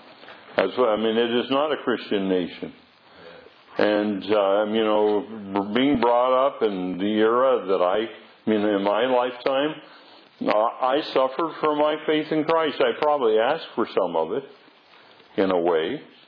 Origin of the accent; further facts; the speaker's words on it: Washington, United States; because I was raised in Eastern Washington, or I spent the core of my time in Eastern Washington, and the town 43 miles away was Pasco.